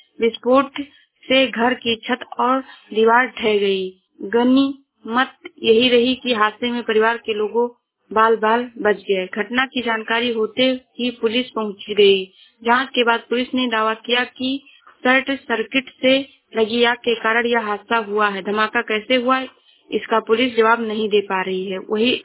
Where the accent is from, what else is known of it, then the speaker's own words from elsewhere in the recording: Shravasti, Uttar Pradesh, India; मैं जिला श्रावस्ती से हूँ।